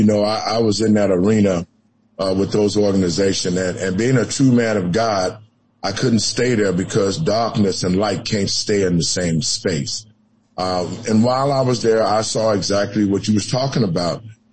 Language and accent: English; United States; Even though slavery was a black eye on us, we, as the American people, we have to get past these things now.